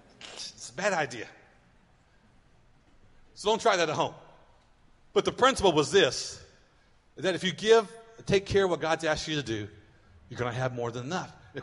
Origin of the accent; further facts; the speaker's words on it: Muskogee, Oklahoma, United States; I grew up in Muskogee, Oklahoma. Some of you maybe know that, some of you don't. It's not a big deal. But it's about 20 miles out of Chicota, Oklahoma